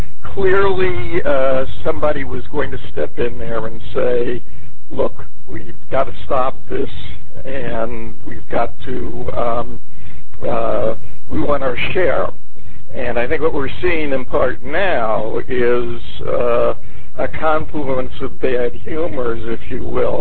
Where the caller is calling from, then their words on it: West Orange, New Jersey, United States; I'm calling from West Orange, New Jersey. From Millburn, New Jersey.